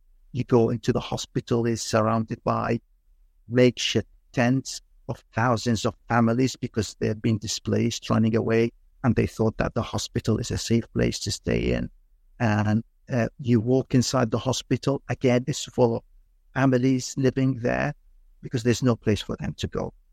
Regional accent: United Kingdom; The whole team, we are British, four British surgeons and one Canadian.

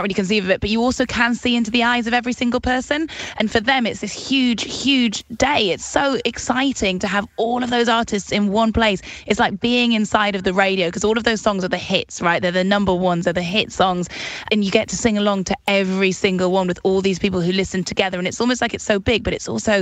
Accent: Newcastle upon Tyne, North East England, United Kingdom; Well, for me, I'm from Newcastle.

